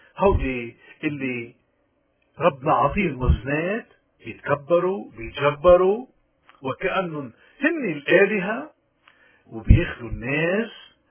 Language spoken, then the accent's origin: Arabic; Lebanon; من هون نحن اليوم خصوصا كلبنانيين عم نمر بأزمات